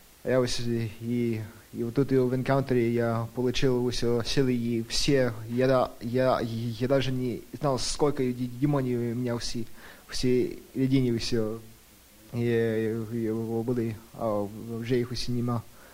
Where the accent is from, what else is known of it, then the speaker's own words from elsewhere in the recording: Moses Lake, Washington, United States; Russian is a second language; Я из Moses Lake. Я приехал в это Eli and Van. Они там сзади сидят. И моя русская и украинская дуже плоха.